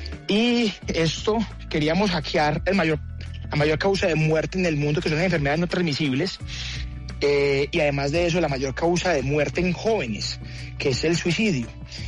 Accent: Medellín, Antioquia, Colombia; no, es que yo no he salido de Medellín nunca, yo no más he visto montañas en mi vida

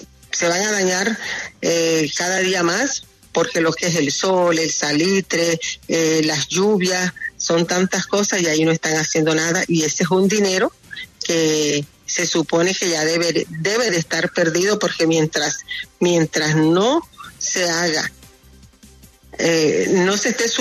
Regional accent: Colombia; como ciudadanos colombianos al cual tenemos derecho

